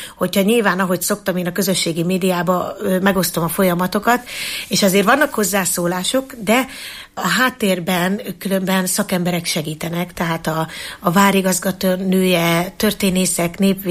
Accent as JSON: {"language": "Hungarian", "town": "Eger", "region": "Heves", "country": "Hungary", "tie": "born or raised there", "said": "egri nőként itt nőttem fel"}